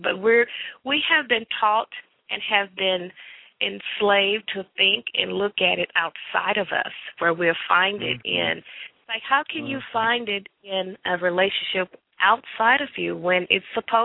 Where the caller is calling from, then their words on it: Texas, United States; I'm currently calling from Texas.